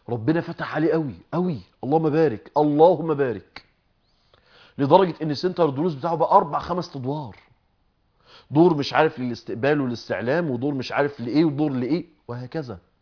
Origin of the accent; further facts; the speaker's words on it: Mansoura, Dakahlia, Egypt; يعني احد العلماء اللي كان بيجي عندنا في المنصورة